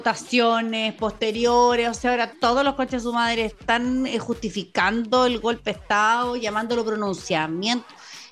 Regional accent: Chile; no, que tú eres muy poco chilena, no, weón, soy súper chilena.

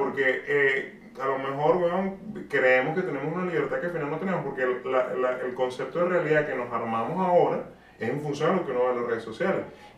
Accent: Venezuela; Todas nuestras redes sociales, obviamente están llenas de eso porque somos venezolanos.

